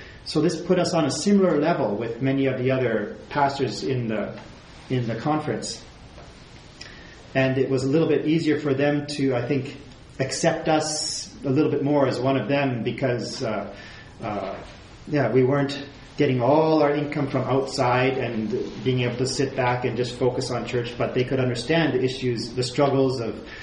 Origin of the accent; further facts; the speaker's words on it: Canada; also born or lived in Japan; it's been good to come back to Canada. It's been an adjustment for me after a number of years in Japan because, even though this is my home country